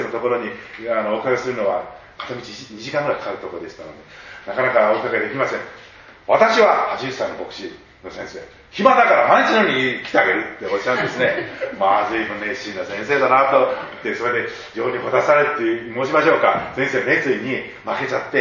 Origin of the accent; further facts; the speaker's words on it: Kyoto, Japan; 私は生まれ育ったのが、京都なんですね。